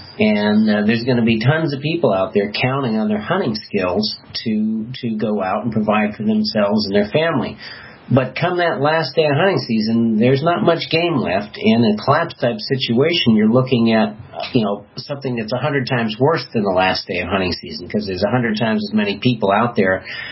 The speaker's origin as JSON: {"language": "English", "region": "Vermont", "country": "United States", "tie": "born or raised there", "said": "But I know growing up in Vermont, like everyone wanted to go out hunting on the first day of hunting season"}